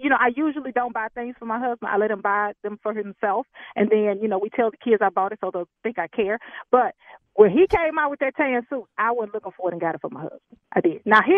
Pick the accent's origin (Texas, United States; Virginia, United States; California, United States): Texas, United States; And I'm from Texas, so I'm good with cowboy hats with most things.